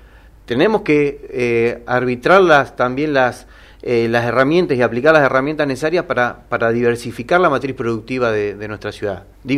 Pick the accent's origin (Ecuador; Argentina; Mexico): Argentina; aquellos productos que podemos producir nosotros como argentinos